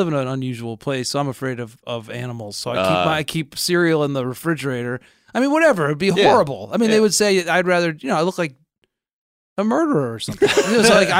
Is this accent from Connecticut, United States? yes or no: yes; Connecticut, United States; I grew up in Connecticut in a really wealthy town. We were not all that wealthy, and that's why I've been in a perpetual rage for my whole life.